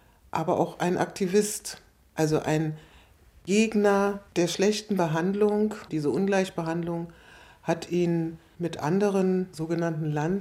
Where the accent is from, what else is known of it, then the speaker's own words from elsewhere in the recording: Berlin, Germany; Also ich bin gebürtige Berlinerin, Schönebergerin mit Leib und Seele.